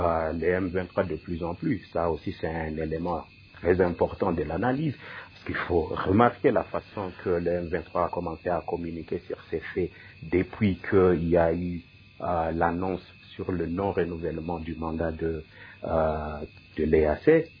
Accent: DR Congo; À cela, où est-ce que nous sommes en train de nous positionner en tant que Congolais?

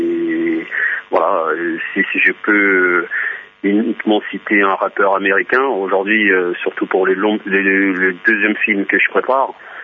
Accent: DR Congo; par rapport à mon pays d'origine qui est le Congo, la RDC.

